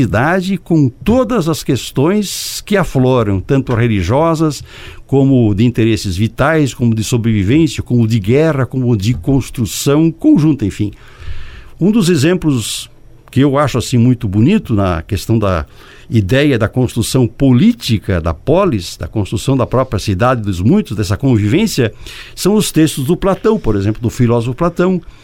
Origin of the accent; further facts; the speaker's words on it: Brazil; nós temos o direito, já como brasileiros, da República Brasileira, de colocar as nossas questões na roda